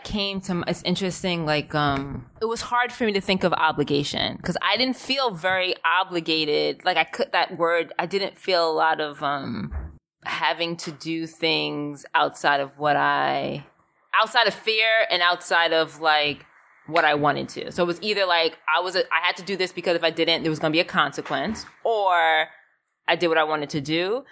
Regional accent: Jamaica; We're Caribbean, we come from Jamaica, and when it's election time, it's a real, real thing.

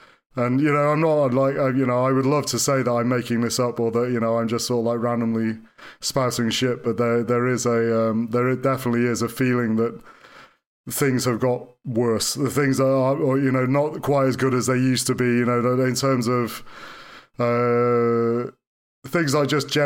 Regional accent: Wales, United Kingdom; also born or lived in Nottingham; I went to school in Britain, as Mike did. I was born in 1973, so I went to school in North Wales. I was born in Nottingham, and then I moved to North Wales.

